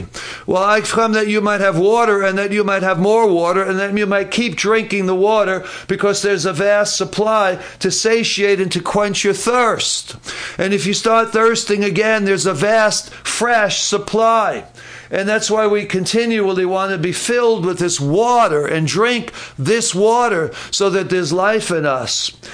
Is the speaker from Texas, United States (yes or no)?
no; New York City, New York, United States; I come from New York City. Not very many people have wells in New York City